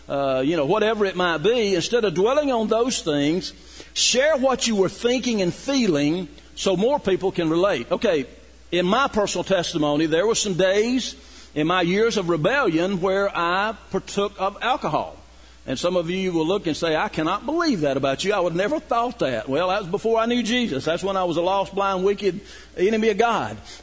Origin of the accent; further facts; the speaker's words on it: Rome, Georgia, United States; born there; I was born in Rome, Georgia.